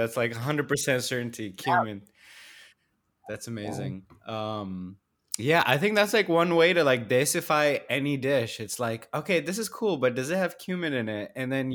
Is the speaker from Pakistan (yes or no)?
yes; Pakistan; Kurta jeans. I'm like, look at me. I'm Pakistani.